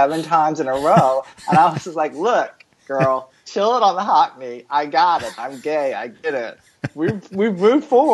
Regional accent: Virginia, United States; Because when I was growing up in the South at Virginia Museum of Fine Arts, they have a huge collection of American folk art painting

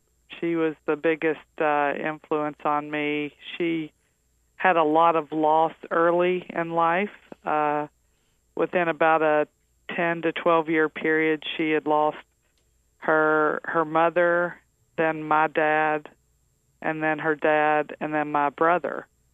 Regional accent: Winfield, West Virginia, United States; Well, I grew up in a little town that many of your listeners probably have never heard of, in Winfield, West Virginia. I'm a mountain mama.

